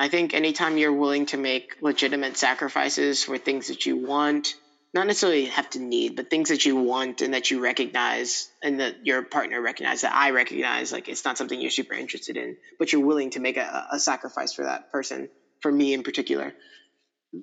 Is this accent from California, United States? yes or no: no; Indiana, United States; But it's most of my life it's been because I grew up in Indiana and there's a kind of person here as well.